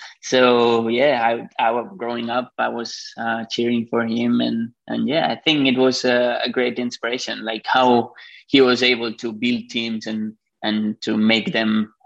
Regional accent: Spain; I had to start in Europe because obviously I'm from Spain. I started racing there.

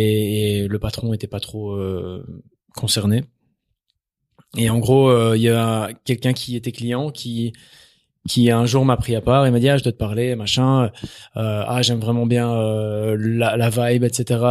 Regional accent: Mons, Wallonia, Belgium; Mais je viens de Mons.

